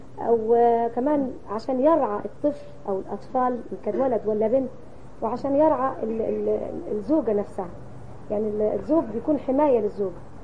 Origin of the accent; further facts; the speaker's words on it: Egypt; احنا عندنا في مصر يعني خلينا التفسير متطور شوية